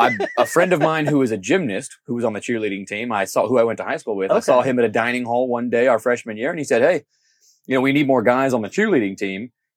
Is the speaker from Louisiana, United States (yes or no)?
no; Ohio, United States; I'm from Ohio.